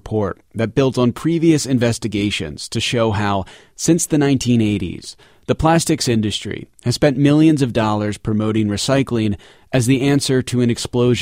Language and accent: English; New Jersey, United States; Some states, including my home state of New Jersey, proposed banning single-use plastic.